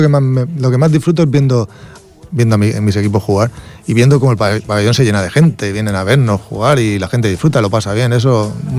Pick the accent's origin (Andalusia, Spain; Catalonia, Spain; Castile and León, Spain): Catalonia, Spain; Ripollet; born there; Ripollet es mi pueblo. Yo, cuando enseño mi DNI, pone que nací en Ripollet. Y creo que debo ser de los últimos que nací en este pueblo